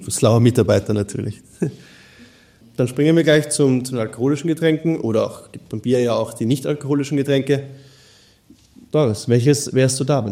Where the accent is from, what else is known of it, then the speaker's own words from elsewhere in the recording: Bad Vöslau, Lower Austria, Austria; Ich stamme aus Bad Vöslau, habe also einen relativ kurzen Arbeitsweg.